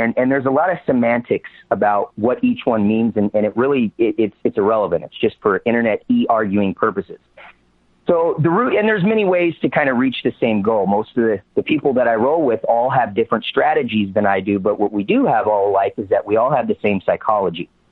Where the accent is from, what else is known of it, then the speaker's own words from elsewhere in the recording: San Diego, California, United States; I'm from San Diego. He's from down here.